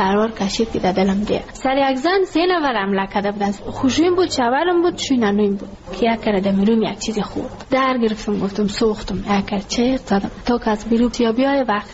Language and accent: Persian; Ghazni, Afghanistan; now in Kabul, Afghanistan; ما کابل آمده از غزنی هستیم.